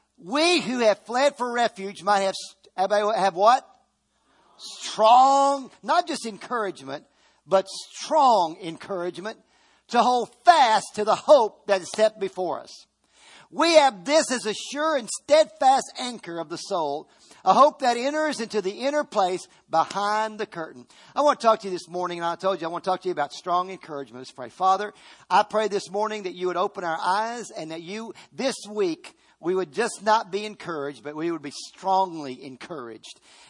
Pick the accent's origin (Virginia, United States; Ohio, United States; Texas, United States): Virginia, United States; I grew up, we grew up in Virginia. And in Virginia, it was very, very conservative area where I grew up in.